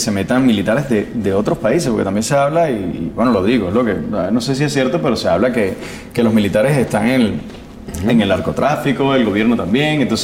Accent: Venezuela; Porque siento que soy un representante de Venezuela y más que yo venía a hacer folclore.

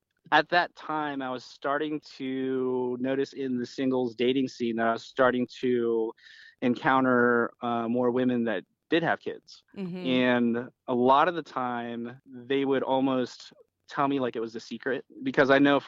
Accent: Deep Creek, Maryland, United States; It was a, you know, night spot up in Deep Creek, my hometown.

